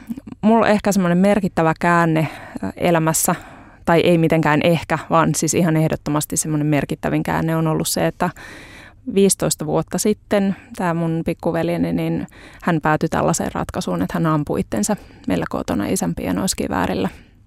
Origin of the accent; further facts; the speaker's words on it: Hyvinkää, Uusimaa, Finland; Mun tarina alkaa Hyvinkäältä. Mä oon Hyvinkäältä kotoisin ja semmoisesta perheestä, että meillä oli tämmöinen perus ydinperhe, isä, äiti ja kaksi lasta.